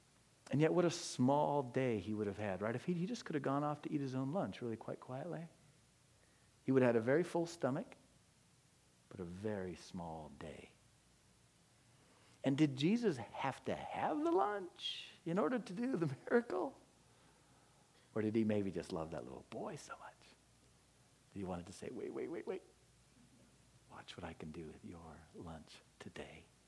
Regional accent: Sacramento, California, United States; I was born down here in Southern California and then raised up in Sacramento, and my dad was a doctor and my mom was a wonderful stay-at-home mom who loved us.

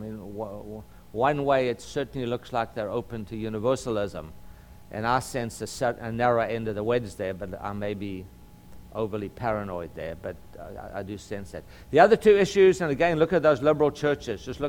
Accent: South Africa; I grew up in South Africa was just exactly like that.

